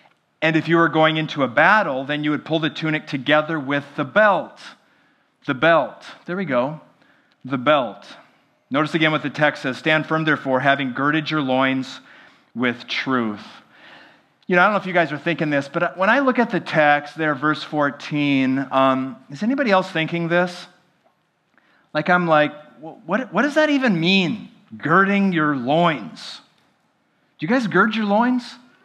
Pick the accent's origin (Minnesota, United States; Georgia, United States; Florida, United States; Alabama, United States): Minnesota, United States; I grew up in the Midwest in the state of Minnesota, specifically.